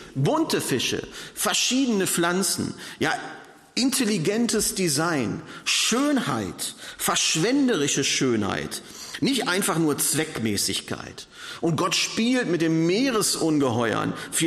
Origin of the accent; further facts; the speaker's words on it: North Rhine-Westphalia, Germany; Schicht im Schacht zu machen, wie man im Ruhrgebiet sagt, wo ich herkomme.